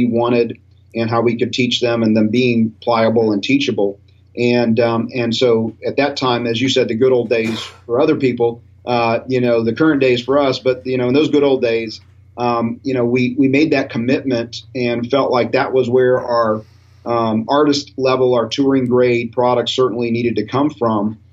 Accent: Tampa, Florida, United States; also born or lived in Nashville; Yeah, originally born and raised in Tampa, so lived here in the Tampa Bay area for most of my life. I lived in Nashville for 3 years, and that was about it. So, you know, definitely a Floridian.

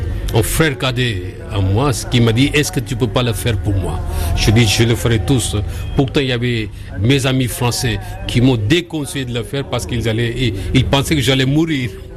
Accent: Udaipur, Rajasthan, India; French is a second language; Ici en Inde, chez moi, dans ma ville natale, Udaipur

